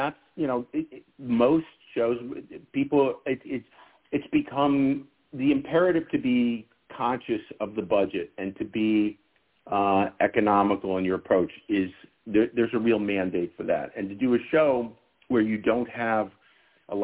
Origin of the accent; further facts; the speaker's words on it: Chicago, Illinois, United States; Justin and I, we're both from Chicago.